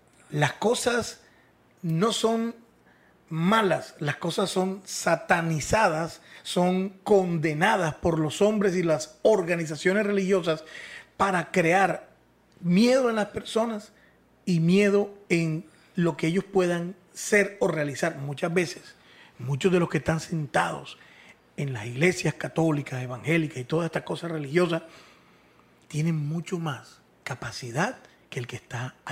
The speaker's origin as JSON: {"language": "Spanish", "town": "Barranquilla", "region": "Atlántico", "country": "Colombia", "said": "nosotros somos de Barranquilla, estamos en Barranquilla, estamos en Colombia"}